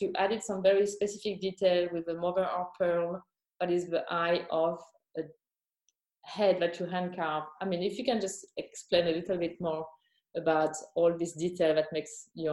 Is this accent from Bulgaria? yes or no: no; Grand Est, France; English is a second language; So I was born and raised in Champagne.